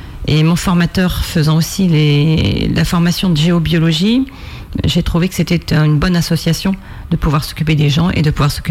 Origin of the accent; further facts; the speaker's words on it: Île-d'Yeu, Pays de la Loire, France; born there; Je suis née à l'Île-Dieu, ça fait 30 ans que je vis à Bois-de-Séné, j'y ai élevé mes enfants.